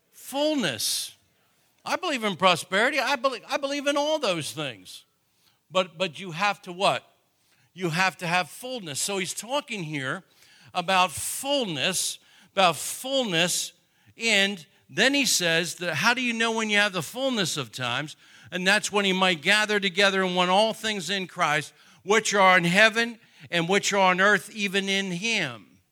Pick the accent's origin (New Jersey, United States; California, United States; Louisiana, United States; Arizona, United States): New Jersey, United States; I mean, I'm not Southern, but I'm Baptist. I mean, I'm from New Jersey. How can I be Southern?